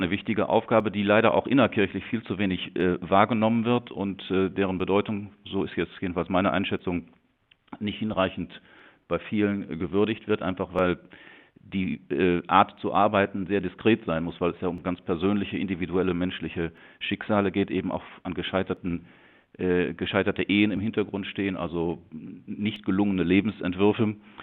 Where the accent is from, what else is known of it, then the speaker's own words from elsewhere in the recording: Münster, North Rhine-Westphalia, Germany; born there; Auf der einen Seite bin ich als geborener Münsteraner und dem Dom hier sehr verbunden